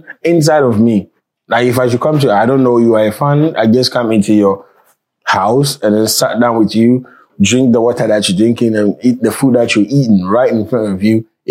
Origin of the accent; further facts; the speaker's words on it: Ghana; now in Seattle, United States; If I don't tell you that I'm from Ghana